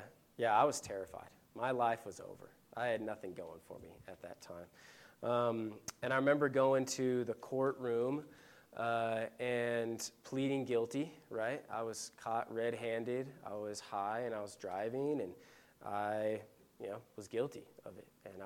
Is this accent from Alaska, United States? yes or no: no; Eagle, Colorado, United States; I grew up in Eagle, Colorado. So if you guys are local to Colorado, you might know where that is, but about 2 hours west of Denver.